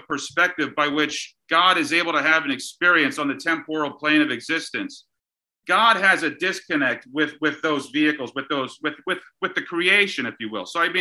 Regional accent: Pennsylvania, United States; I grew up in Pennsylvania, about 75 miles outside of Philadelphia.

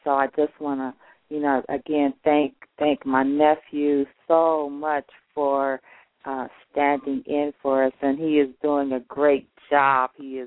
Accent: Chicago, Illinois, United States; now in North Carolina, United States; definitely need two cars here in North Carolina. We don't have a transit authority like we have. We're from Chicago.

